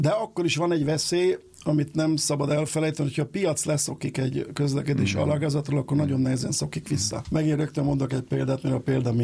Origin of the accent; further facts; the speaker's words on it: Hungary; mi magyarok